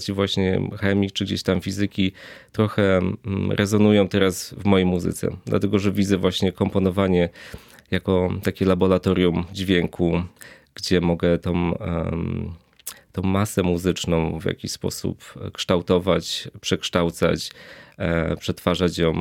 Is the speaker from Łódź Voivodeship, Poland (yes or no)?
yes; Łódź, Łódź Voivodeship, Poland; born there; Urodziłem się w Łodzi i tam świetnie miała się w tamtym czasie muzyka drum and bass, happy hardcore.